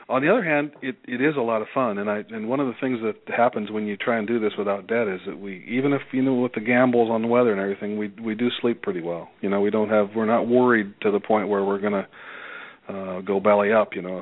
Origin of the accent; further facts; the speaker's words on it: South Dakota, United States; also born or lived in California; We're both born and raised in South Dakota.